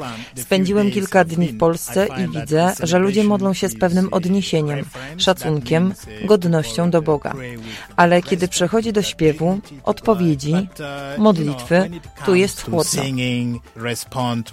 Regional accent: Northern Region, Uganda; Polish is a second language; pochodzę z północnej Ugandy.

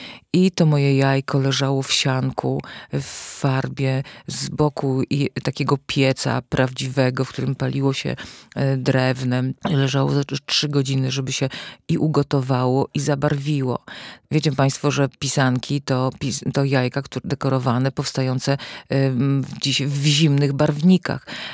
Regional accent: Jasienica Dolna, Opole Voivodeship, Poland; a pochodzę z Podnysy, z Jasienicy Dolnej

